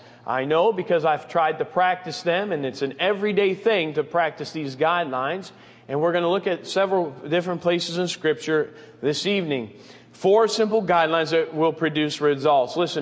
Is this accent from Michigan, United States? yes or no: yes; Michigan, United States; born there; Much like your preacher, I was born in Michigan.